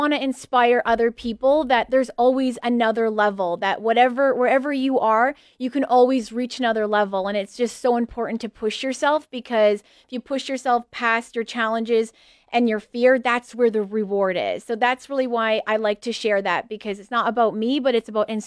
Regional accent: Leduc, Alberta, Canada; Yes, I am. Born and raised in Leduc.

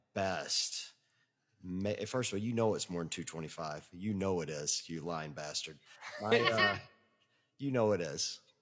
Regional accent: Mississippi, United States; I'm from Mississippi. I can make fun of Arkansas.

